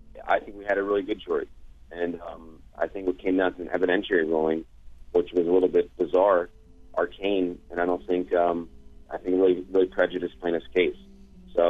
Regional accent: Philadelphia, Pennsylvania, United States; And we're from Philadelphia, so we fight.

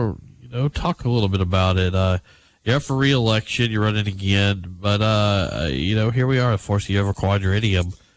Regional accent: Alabama, United States; I grew up in Alabama. I grew up in Shelby County. I moved around the state. I've lived in every corner of the state just about. It's a very tribal state.

